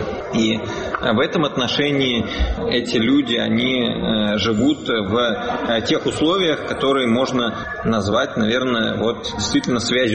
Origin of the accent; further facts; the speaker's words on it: Saint Petersburg, Russia; Можно сказать, что мы из Петербурга.